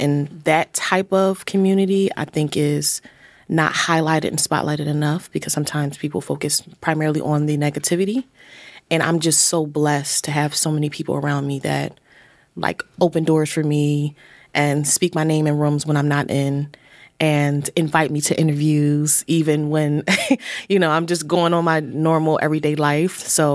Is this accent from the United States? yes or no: yes; Philadelphia, Pennsylvania, United States; I would say, growing up in Philly, we often integrate into other spaces.